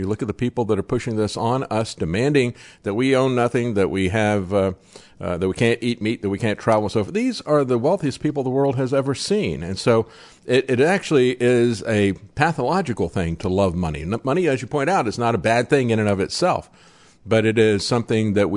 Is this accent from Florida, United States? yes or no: yes; Florida, United States; and I had the same experience when I grew up in Florida.